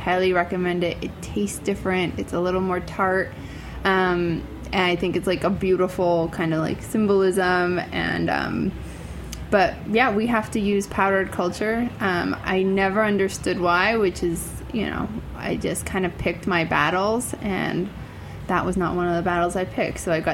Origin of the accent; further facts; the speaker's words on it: Iran; preserves and jams that I had growing up in Iran.